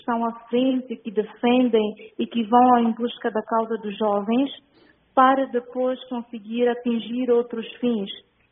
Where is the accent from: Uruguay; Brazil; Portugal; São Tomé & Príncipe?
São Tomé & Príncipe; enquanto santomense, de dar a minha voz ao mundo.